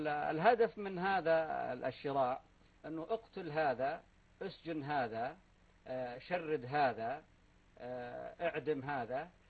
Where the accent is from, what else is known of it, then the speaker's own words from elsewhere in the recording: Qamishli, Al-Hasakah Governorate, Syria; أنا من القامشلي طبعا، أنا من مدينة القامشلي ومن قرى القامشلي، جيراننا هم أكراد، وأهلنا وخوالنا أكراد